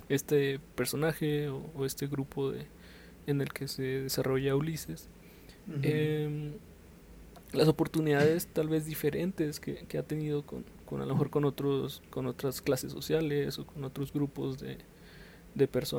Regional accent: Monterrey, Nuevo León, Mexico; que en Monterrey no somos así, en Monterrey

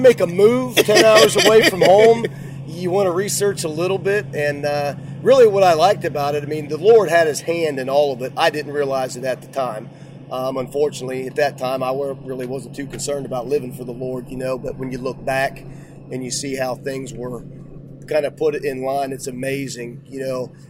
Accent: Ohio, United States; And, football in Ohio, I grew up right around the Hall of Fame, and it was emphasized at an early age

